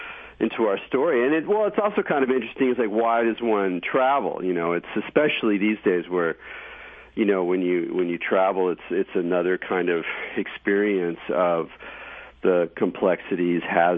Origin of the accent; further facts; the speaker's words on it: California, United States; You know, as a Californian